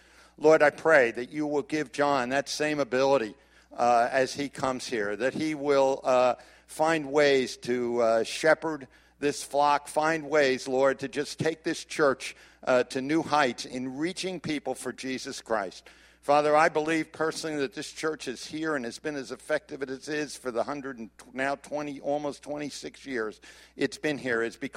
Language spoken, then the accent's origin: English; New Jersey, United States; I'm from New Jersey, so I can avoid whatever you tell me to do and do what I want.